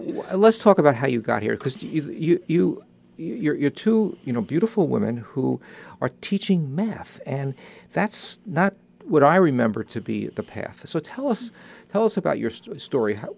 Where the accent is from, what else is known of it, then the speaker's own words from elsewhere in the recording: New York, United States; accent: New York; now in Santa Barbara, United States; I got rid of my New York accent, luckily, after 19 years. See, I speak with a California accent now